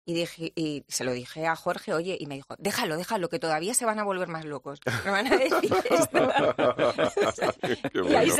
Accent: Zaragoza, Aragon, Spain; y además somos de Zaragoza los tres

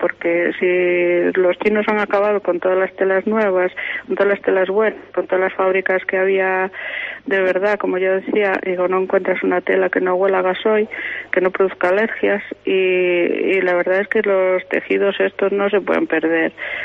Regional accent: Taramundi, Asturias, Spain; pues estoy muy orgullosa de haber podido seguir trabajando en mi zona, en mi pueblo, Taramunde, y la comarca toda

